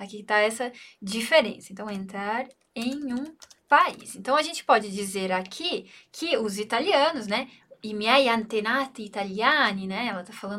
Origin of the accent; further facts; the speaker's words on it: Brazil; eu sou brasileira, mas tenho ancestrais italianos. Esse é também é o meu caso